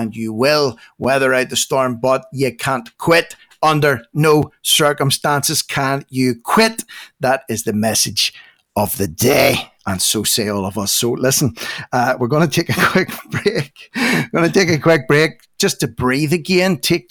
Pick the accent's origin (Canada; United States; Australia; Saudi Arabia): Australia; As an Aussie